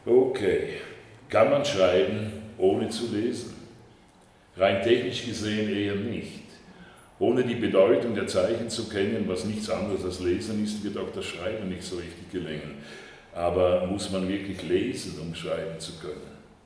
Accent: Switzerland; sondern ich war Schweizer, weil das, nicht, in der Schweiz gab es keine Russen

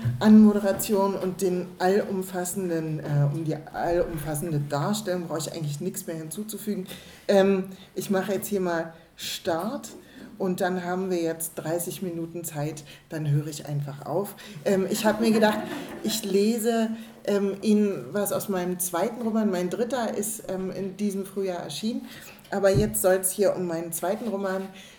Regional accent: Berlin, Germany; ich komme aus Berlin, ich bin in Berlin geboren. Meine ganze Familie sind Berliner, meine Großeltern, Urgroßeltern

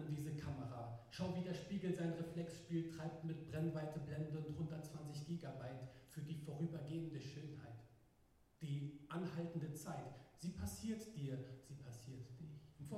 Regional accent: Berlin, Germany; Ganz nebenbei habe ich jetzt auch schon gleich meine Heimatstadt verraten. Aus Berlin angereist hierher

